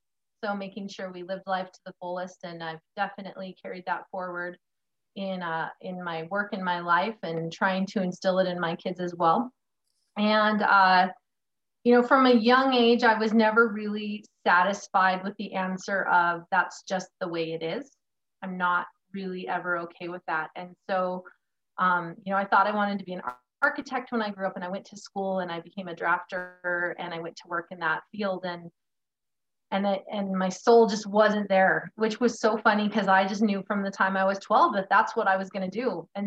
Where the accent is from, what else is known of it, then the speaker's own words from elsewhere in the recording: Glenrock, Wyoming, United States; also born or lived in Casper; Well, I was born right here in Casper at the Memorial Hospital of Natrona County, now known as Wyoming Medical Center.